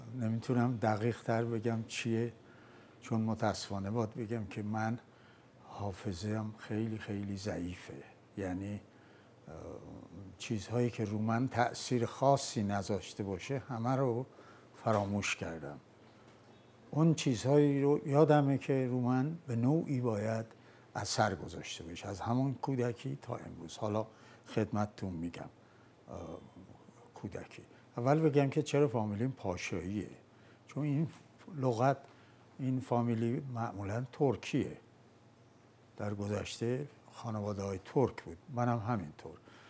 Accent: Sari, Mazandaran, Iran; born there; متولد 7 اسفند 1318 در شهر ساری در محله برامتر در پیچ دوم از کوچه 13 پیچ در یک خانواده کارگر به دنیا اومدم.

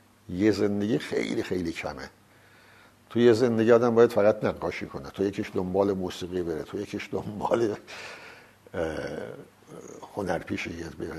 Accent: Bandar Anzali, Gilan, Iran; چون در بندر انزلی به دنیا آمدم، لب آب مثل مرغابی ها، اردک ها لب آب بزرگ شدیم.

